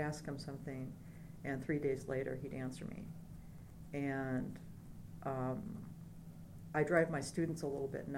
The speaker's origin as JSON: {"language": "English", "region": "Nebraska", "country": "United States", "tie": "born or raised there", "said": "Also, growing up in Nebraska with the threat of tornadoes"}